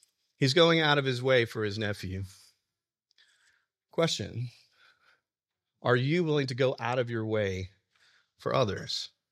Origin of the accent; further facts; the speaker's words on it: Alabama, United States; I'm from Alabama, and I was driving kind of out in the boondocks near a friend's house